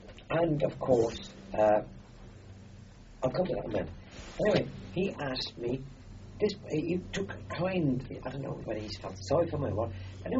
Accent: Austria; accent: Austrian; English is a second language; because of my foreign accent, my Austrian accent, which was very pronounced in those days, they took to me

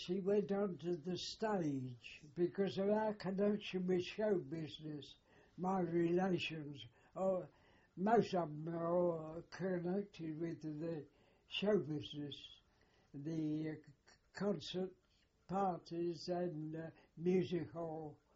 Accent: London, United Kingdom; born there; I was born in London, Kentish Town.

